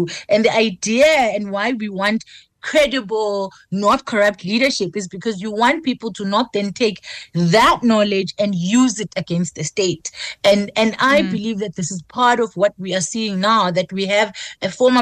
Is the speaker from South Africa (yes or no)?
yes; South Africa; it affects us as South African.